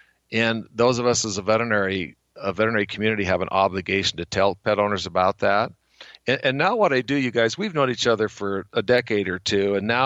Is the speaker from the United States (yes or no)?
yes; Bonners Ferry, Idaho, United States; So every time I'd see a dog on the street in New York or in my hometown of Bonners Ferry or the veterinary clinic or wherever else I was